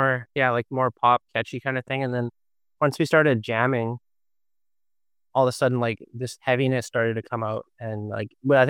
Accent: Portage la Prairie, Manitoba, Canada; we're from Portage la Prairie.

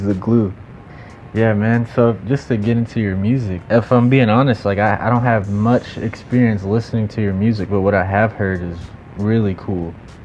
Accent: Texas, United States; Yeah, I'm from Texas, so I have no idea.

